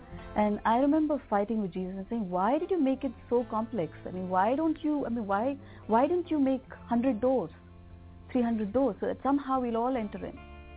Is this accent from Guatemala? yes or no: no; India; I'm from India, and I've been a Hindu by birth